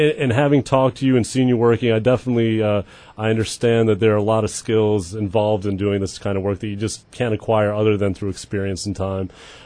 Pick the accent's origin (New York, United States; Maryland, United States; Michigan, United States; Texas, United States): Michigan, United States; Midland; also born or lived in Moscow, Russia / Israel; I'm from Midland, Michigan is where I grew up. Which is true because I grew up there since I was in sixth grade.